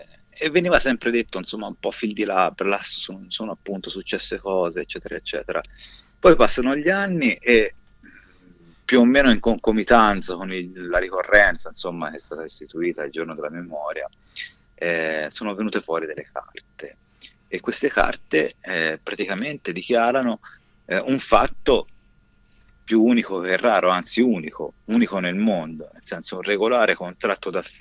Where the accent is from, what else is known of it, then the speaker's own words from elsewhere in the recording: Roccatederighi, Tuscany, Italy; also born or lived in Grosseto; io sono nato a Grosseto nel 76 e i primi 5-6 anni della mia vita li ho vissuti proprio a Rocca Tederighi.